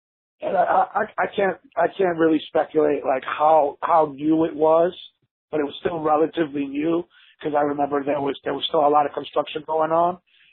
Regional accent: New York, United States; I grew up in New York, man, like in the crack boom era.

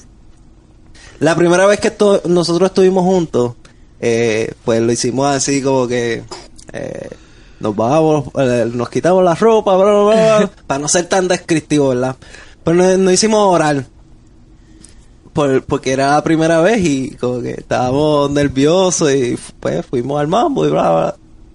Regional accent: Puerto Rico; yo soy boricua

